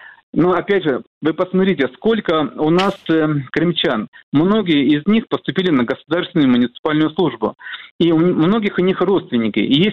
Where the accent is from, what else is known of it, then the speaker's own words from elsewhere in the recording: Russia; ко мне после доклада подходили и спрашивали, точно ли я из России. Я говорю, да, конечно